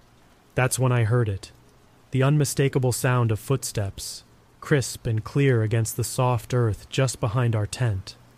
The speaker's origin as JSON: {"language": "English", "region": "Appalachia", "country": "United States", "tie": "born or raised there", "said": "I grew up in Appalachia, where tales of eerie happenings and strange creatures in the woods are as common as dirt roads. But even living there nearly my whole life, nothing weird ever happened to me"}